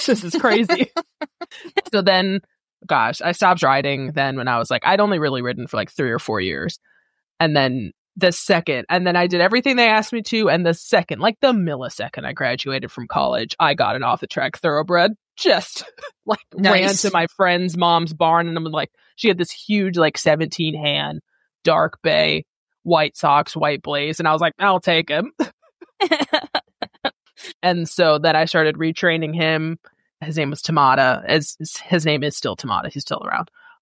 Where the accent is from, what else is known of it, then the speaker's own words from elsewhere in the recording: Midwest, United States; I started out actually at a hunter barn because I'm from the Midwest and that's just what's most common around here.